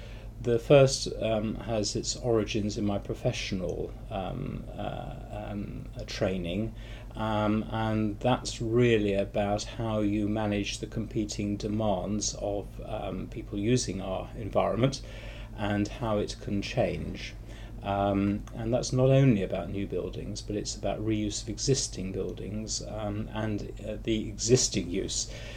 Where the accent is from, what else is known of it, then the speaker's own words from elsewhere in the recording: Birmingham, West Midlands, United Kingdom; born there; now in Cambridge, United Kingdom; No, I was born in Birmingham, in the centre of England.